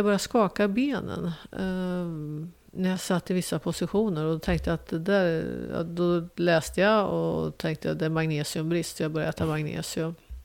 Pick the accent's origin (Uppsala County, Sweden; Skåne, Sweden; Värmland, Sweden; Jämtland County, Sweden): Värmland, Sweden; Karlskoga; Jag är född 1963. Född och uppvuxen i Karlskoga. Uppvuxen i ett miljonprogram där. Men ensamstående mamma.